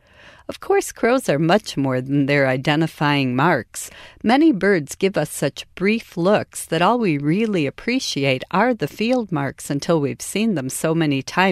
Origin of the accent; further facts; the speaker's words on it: Chicago, Illinois, United States; now in Michigan, United States; Luckily, I was from Chicago and living in Lower Michigan, so I didn't have ravens to confound the issue.